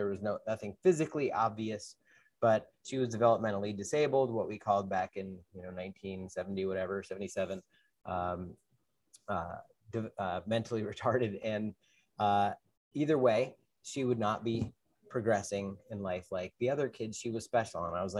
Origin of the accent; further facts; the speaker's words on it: New Jersey, United States; And I grew up in North Jersey, and I'm out in the woods that they eventually tore down all of that and put in a big mall.